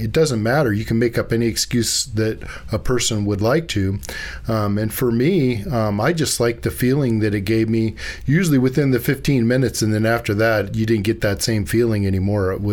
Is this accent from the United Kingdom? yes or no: no; California, United States; I grew up in West Contra Costa County and also grew up in East Contra Costa County.